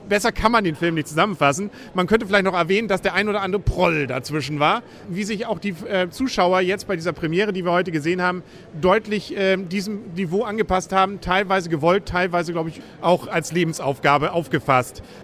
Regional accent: Lower Saxony, Germany; Gerade für mich als Ostfriese natürlich ein peinlich berührter Moment

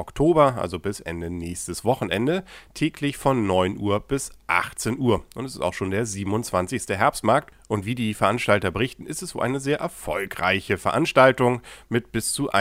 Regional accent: Kiel, Schleswig-Holstein, Germany; das wird einem doch gleich warm ums Herz dann in Kiel als Kieler.

